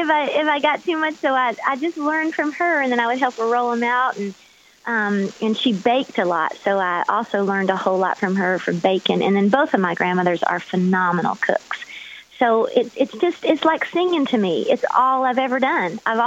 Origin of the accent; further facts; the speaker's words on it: Georgia, United States; I grew up in Georgia, and so we spent a lot of time on those Carolina, Georgia beaches